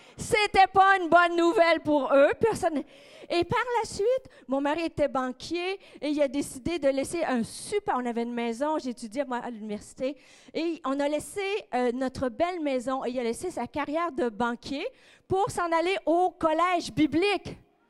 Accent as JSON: {"language": "French", "region": "Quebec", "country": "Canada", "said": "Je ne sais pas si c'est pareil pour vous à Paris, mais chez moi, au Québec, se convertir, aller à l'église..."}